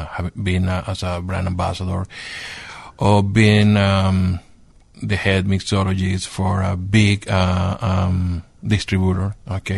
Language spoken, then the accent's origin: English; Venezuela; Venezuela.